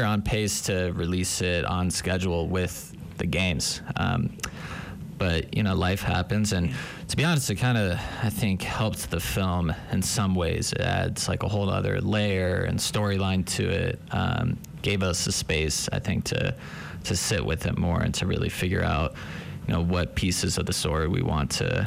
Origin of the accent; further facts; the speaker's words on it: Park City, Utah, United States; I grew up in Park City and went through the school system.